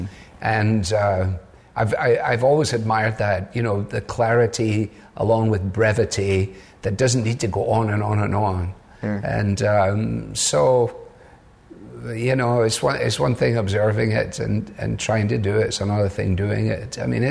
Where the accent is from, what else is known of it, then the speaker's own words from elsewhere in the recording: Glasgow, Scotland, United Kingdom; I was brought up in Glasgow in an interdenominational mission hall